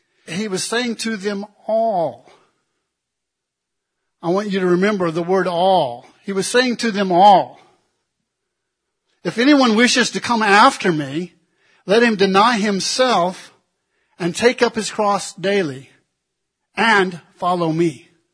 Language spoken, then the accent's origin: English; Illinois, United States; For example, I grew up back in Illinois. There were places where we would just, you would be out there on the farm and people would just show up.